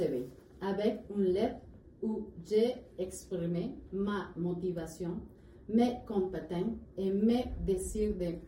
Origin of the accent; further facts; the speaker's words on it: Bogotá, Bogotá D.C., Colombia; French is a second language; now in Canada; Je viens de Bogotá, en Colombie. Et je suis arrivée au Canada le 5 juin 2023.